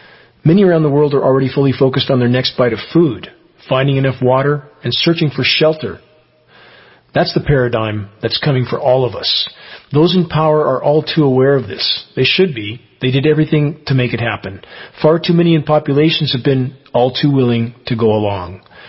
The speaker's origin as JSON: {"language": "English", "region": "California", "country": "United States", "tie": "born or raised there", "said": "I grew up in the San Gabriel Mountains. I know what snow is like"}